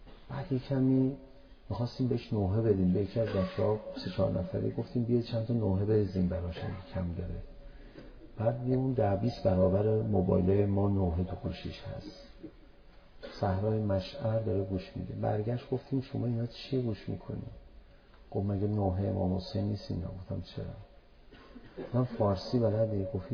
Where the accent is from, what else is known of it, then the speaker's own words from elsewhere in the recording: Iran; تشخیص داده بود ما ایرانی هستیم